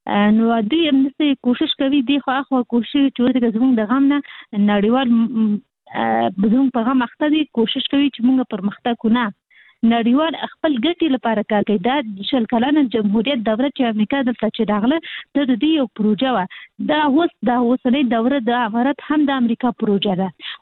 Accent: Kabul, Afghanistan; زموږ مرکز موږ خاصي د کابل یو

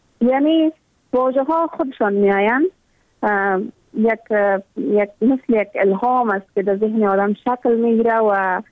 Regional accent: Afghanistan; born or raised there

